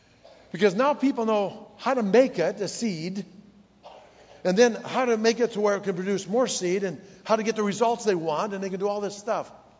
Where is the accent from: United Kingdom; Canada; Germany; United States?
United States; Illinois; I grew up in Illinois, the land of corn and swine, so I know about this stuff.